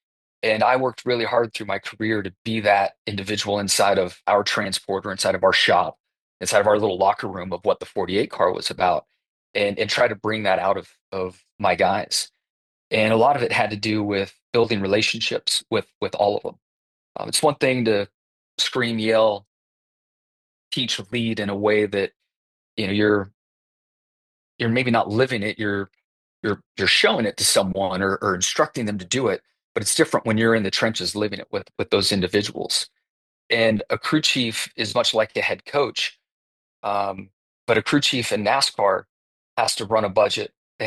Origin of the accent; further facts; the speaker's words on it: California, United States; I swam in high school when growing up in California, played water polo and swam, and our water sports were much more popular than football and baseball where I grew up.